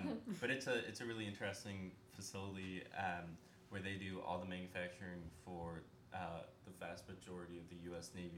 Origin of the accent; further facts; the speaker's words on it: Scotland, United Kingdom; because I'm Scottish.